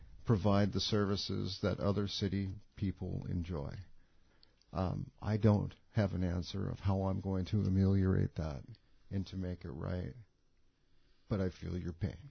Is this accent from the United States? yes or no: yes; Ketchikan, Alaska, United States; I was born and raised in Ketchikan, and I've been here since the late 50s.